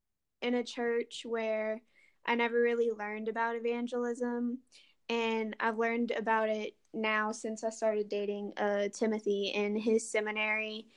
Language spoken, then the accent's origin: English; Louisiana, United States; I'm 19 years old. I'm from Louisiana, born and raised, and yeah, that's pretty much it.